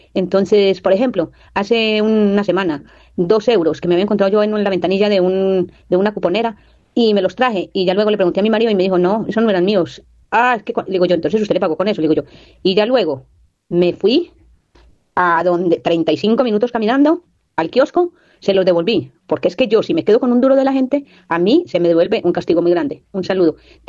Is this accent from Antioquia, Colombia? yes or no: no; Manizales, Caldas, Colombia; de Manizales.